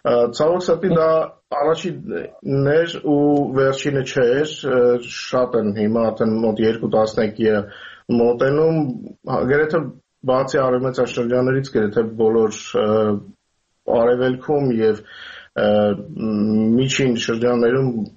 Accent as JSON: {"language": "Armenian", "country": "Ukraine", "said": "մենք Ուկրաինայից ենք, ազատ մարդկանց երկրից։"}